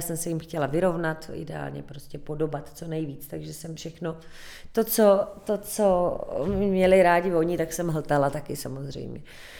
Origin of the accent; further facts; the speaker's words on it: Krnov, Moravian-Silesian Region, Czechia; born there; já jsem se narodila v Krnově a naši teda jsou ze severní Moravy.